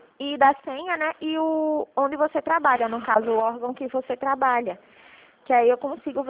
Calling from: Recife, Pernambuco, Brazil; De Recife.

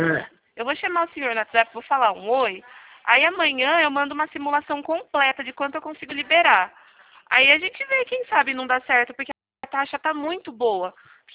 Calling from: Araras, São Paulo, Brazil; Eu estou falando daqui de Araras.

